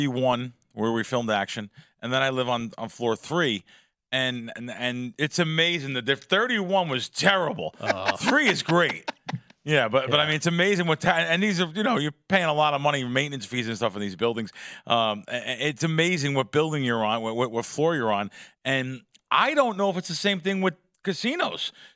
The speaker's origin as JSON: {"language": "English", "region": "New York", "country": "United States", "said": "I'm sorry, and I'm a New Yorker."}